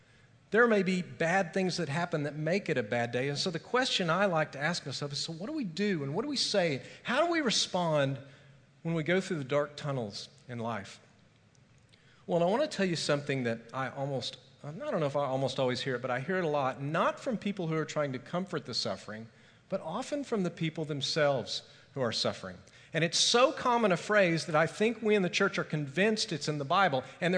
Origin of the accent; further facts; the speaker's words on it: Edmond, Oklahoma, United States; I grew up in Edmond, so I always enjoy going back and going to the parade